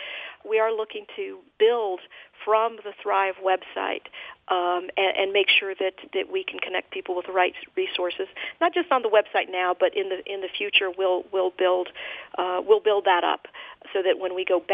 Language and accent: English; Las Cruces, New Mexico, United States; I grew up in Las Cruces. And so for me, it feels to me especially important, because this is a community I know and I love.